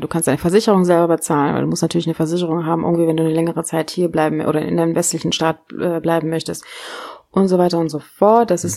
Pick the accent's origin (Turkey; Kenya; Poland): Kenya; Ich besuche aber meine Heimat.